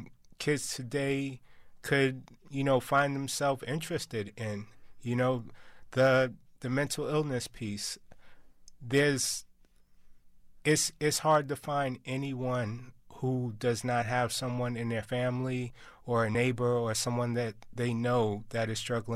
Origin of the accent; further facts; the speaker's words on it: New York, United States; I used my own memories just growing up in New York, seeing the same old graffitis on the wall.